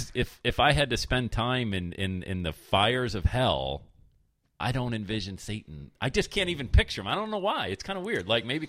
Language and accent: English; Bradford, Yorkshire and the Humber, United Kingdom; when I was growing up in Bradford, we went to St. Bernard's